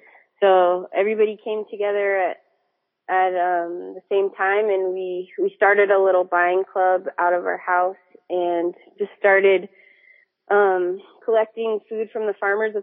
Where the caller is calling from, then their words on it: Reno, Nevada, United States; So I'm calling from Reno, Nevada.